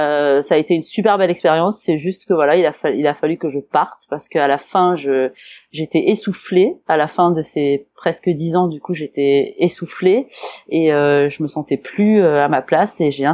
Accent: Marseille, Provence-Alpes-Côte d'Azur, France; Je viens du sud-est de la France. Je suis née à Marseille, même si ça s'entend pas beaucoup.

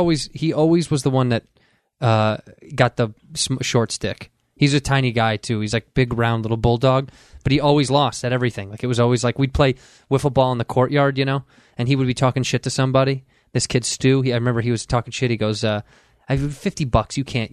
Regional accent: Chicago, Illinois, United States; we shot it in my hometown, Chicago, and that's on.

